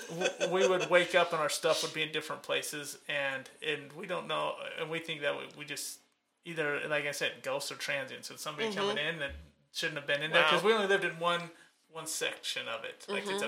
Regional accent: St. George, Utah, United States; So I moved back down to my hometown, St. George, and ended up getting a job for a civil engineering contractor doing back office accounting.

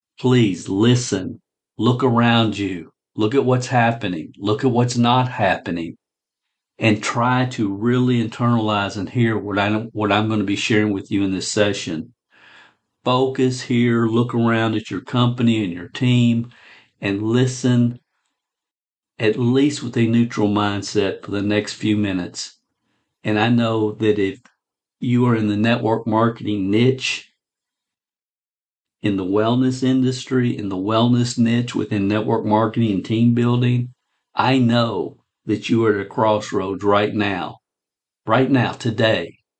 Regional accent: Kentucky, United States; I'm originally from Kentucky.

